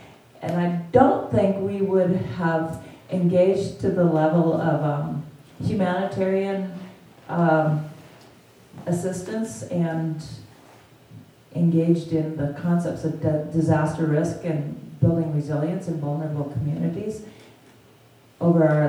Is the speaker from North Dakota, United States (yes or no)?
yes; North Dakota, United States; So I know there are a few people here from North Dakota or in the village from North Dakota. And I grew up in North Dakota.